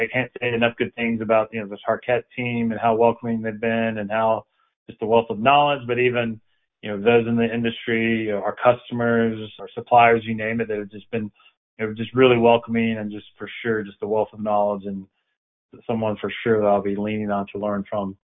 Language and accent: English; Bristol, United States; I can't say enough good things about growing up in Bristol and that part of the world.